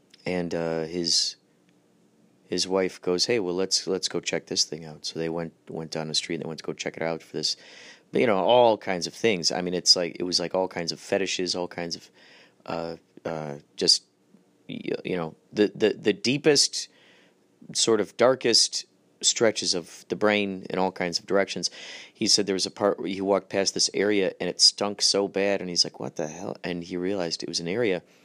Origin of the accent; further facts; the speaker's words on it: New York, United States; Yeah, I'm from New York.